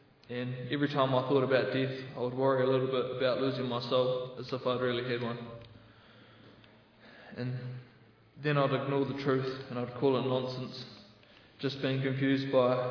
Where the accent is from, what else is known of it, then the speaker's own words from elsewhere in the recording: New Zealand; I'm from New Zealand, as you already know, which is in the South Pacific.